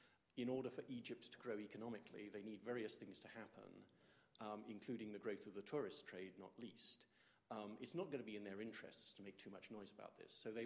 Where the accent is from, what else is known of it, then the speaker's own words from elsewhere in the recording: United Kingdom; The reason I ask this question, I come from the United Kingdom.